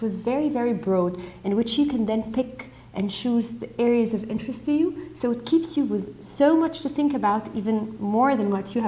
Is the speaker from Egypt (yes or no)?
yes; Egypt; from Egypt